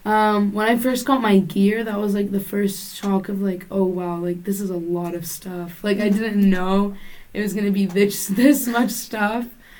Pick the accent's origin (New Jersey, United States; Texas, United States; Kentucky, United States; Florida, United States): Texas, United States; San Antonio; And, like, I'm from San Antonio, Texas, so it's, like, Military City, USA.